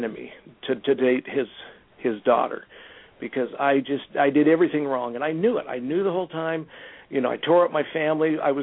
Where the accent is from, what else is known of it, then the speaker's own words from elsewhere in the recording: California, United States; I grew up in Southern California